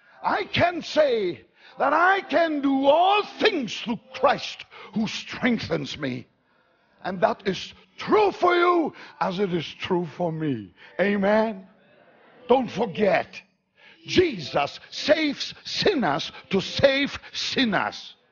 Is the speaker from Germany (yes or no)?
yes; North Germany, Germany; English is a second language; I grew up in North Germany at the river, at the mouth of the river Elbe. It's about 10 miles wide. Where I grew up, it was tidal, ebb tide, flood tide.